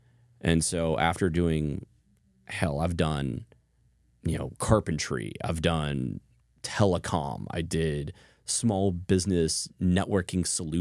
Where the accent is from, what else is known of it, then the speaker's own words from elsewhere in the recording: Kansas City, United States; So growing up in Kansas City, it's a major metropolitan town.